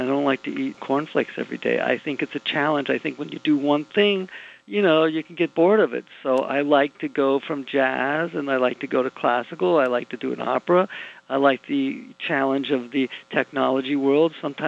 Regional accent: Miami Beach, Florida, United States; Well, I grew up in Miami Beach. I went to North Beach Elementary, Nautilus Junior High School, and Miami Beach Senior High, and I had a wonderful time growing up.

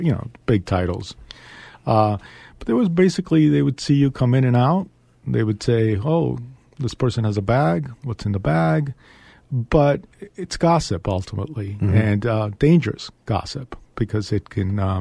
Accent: Cuba; I grew up, I was born in Cuba, and I grew up in a household where they always said, whatever is said inside the house can't be said outside the house.

